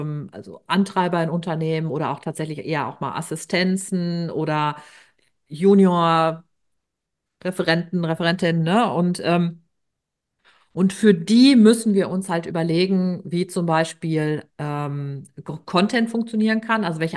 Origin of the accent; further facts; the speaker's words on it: North Rhine-Westphalia, Germany; wir kommen beide aus NRW, wir haben beide so ein bisschen auch so ein, also wir reden auf jeden Fall ein bisschen anders, als kämen wir jetzt aus so Hamburg, ne?